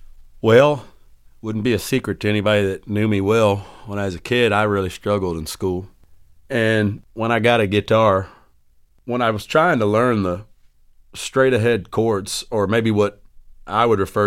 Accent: San Benito, Texas, United States; I was born in the Rio Grande Valley, where the Rio Grande River comes out at the Gulf of Mexico, and in a small town of San Benito, Texas

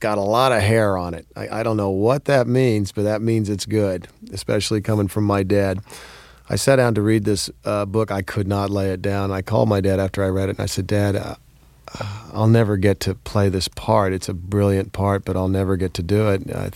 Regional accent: Fort Worth, Texas, United States; when I was a kid growing up in Fort Worth, my dad loved movies and plays

